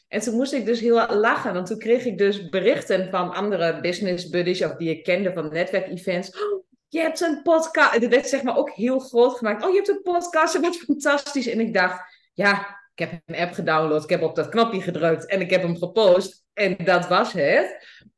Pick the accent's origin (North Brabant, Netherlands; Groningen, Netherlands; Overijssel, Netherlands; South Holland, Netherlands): Overijssel, Netherlands; accent: Twente; oh god, mijn accent, mijn Twentse accent.